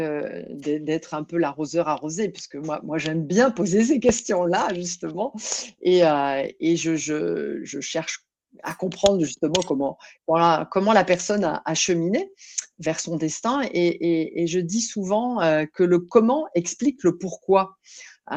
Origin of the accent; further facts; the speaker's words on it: France; now in Belgium; je suis française et que je vis en Belgique aujourd'hui.